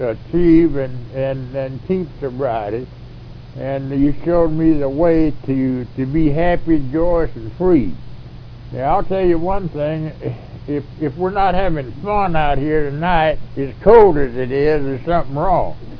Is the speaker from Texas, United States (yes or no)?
yes; Texas, United States; I was born out in West Texas, way out in the dry, sorry country out there, and I was raised on a farm.